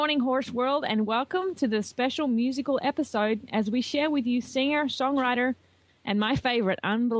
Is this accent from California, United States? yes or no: no; Weatherford, Texas, United States; from Weatherford, Texas